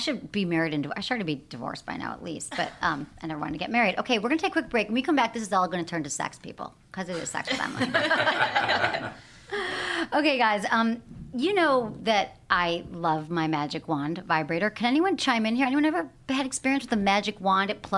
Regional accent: Michigan, United States; And again, I grew up in Michigan. All my friends in Michigan are married.

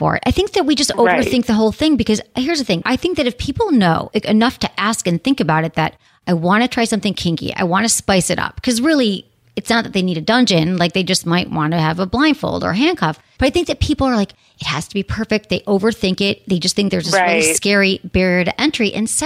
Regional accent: Michigan, United States; we're both from Michigan, the whole thing.

